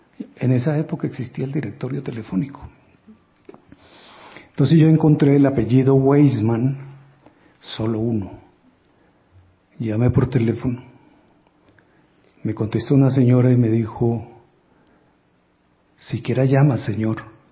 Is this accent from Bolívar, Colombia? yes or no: no; Líbano, Tolima, Colombia; Yo, a los 7 años, estaba en la plaza de Líbano, Tolima, mi pueblo, que queda arriba de la antigua Armera en la cordillera.